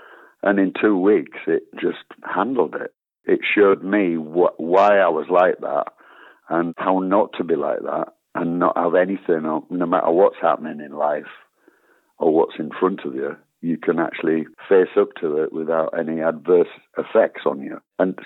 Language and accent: English; Yorkshire and the Humber, United Kingdom; And I approached the whole thing, really, as a Yorkshireman.